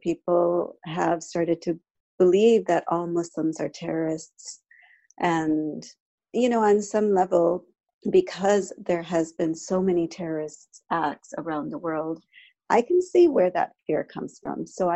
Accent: India; I don't even veil, and no one in my family has ever veiled. And I come from India, and it's just not part of our heritage.

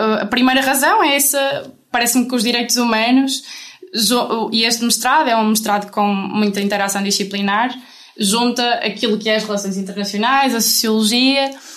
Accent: Amarante, Porto, Portugal; quando voltei para a minha cidade natal, que é Amarante, aí também tive uma experiência. Eu vivo numa freguesia de Amarante, Lufrei

